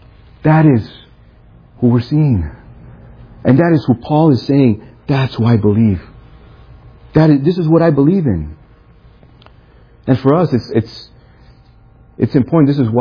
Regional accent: Chicago, Illinois, United States; now in Miami, United States; At least I'm from Chicago

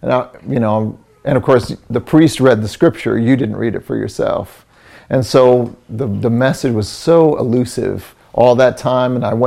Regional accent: Illinois, United States; I was raised near Chicago, and it was a little town.

